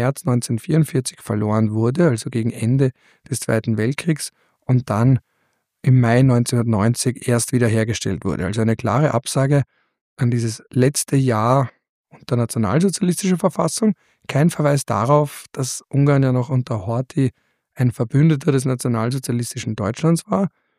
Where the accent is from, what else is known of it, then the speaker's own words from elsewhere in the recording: Austria; gerade als Österreicher finde ich ja Präambel immer so spannend, weil wir in Österreich ja eben keine Präambel haben.